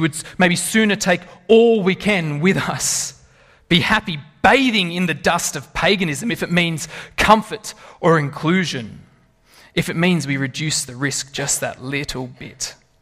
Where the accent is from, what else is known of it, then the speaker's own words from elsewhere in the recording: Lithgow, New South Wales, Australia; I'm from Lithgow, so it's not a surprise.